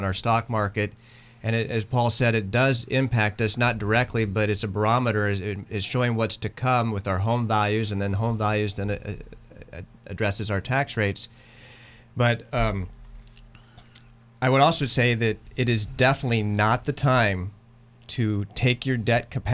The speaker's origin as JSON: {"language": "English", "region": "Iowa", "country": "United States", "tie": "born or raised there", "also_born_or_lived": "Washington", "said": "I grew up in Iowa, so I like the Kansas City Royals."}